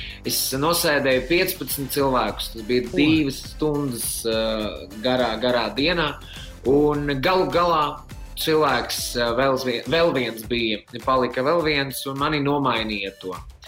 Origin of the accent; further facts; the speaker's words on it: Liepāja, Kurzeme, Latvia; now in Riga, Latvia; es piedzimu Liepājā 29 gadus atpakaļ. Un es mācījos, dzīvoju Liepājā un pēc skolas es aizgāju uz Liepājas universitāti.